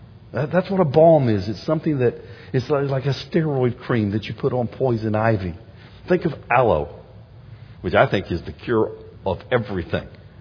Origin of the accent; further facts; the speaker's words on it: Florida, United States; dude, I grew up in Florida.